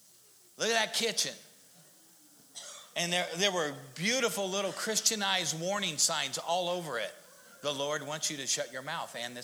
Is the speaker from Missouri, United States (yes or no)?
yes; Missouri, United States; we're from Missouri, but we have friends that live in South Dakota.